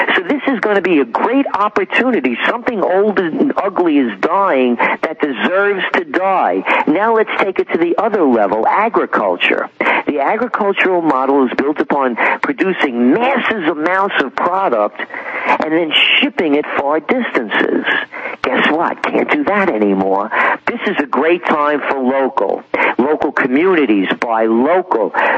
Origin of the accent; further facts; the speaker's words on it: Bronx, New York, United States; I grew up in the Bronx.